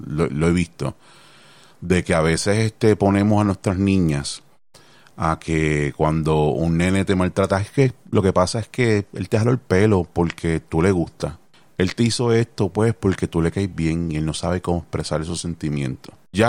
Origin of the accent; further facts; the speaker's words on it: Carolina, Puerto Rico; me crié en Carolina